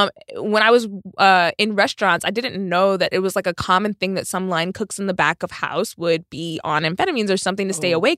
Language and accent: English; Texas, United States; I'm from Texas. Also used to be Mexico.